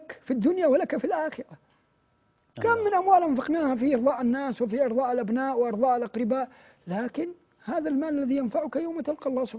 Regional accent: Mecca, Makkah Province, Saudi Arabia; والله عندنا في مكة وفي غير مكة، بلدنا مباركة، بلادنا مباركة الحمد لله.

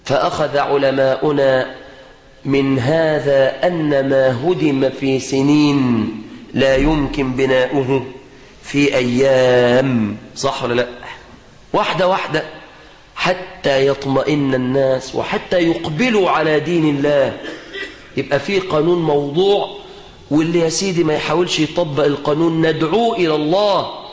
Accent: Egypt; أسأل الله أن يحفظ على بلادنا مصر أمنها وأمانها،

